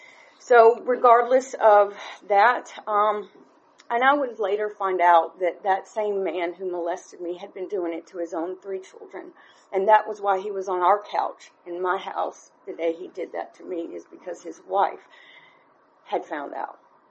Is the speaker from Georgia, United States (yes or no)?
yes; Winder, Georgia, United States; born there; I was born on December 17th of 1983, week before Christmas. I was born in Winder, Georgia.